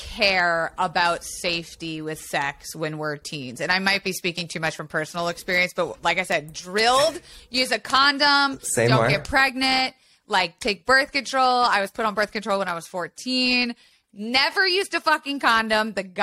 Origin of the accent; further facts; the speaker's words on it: Tampa, Florida, United States; No, I grew up in Florida.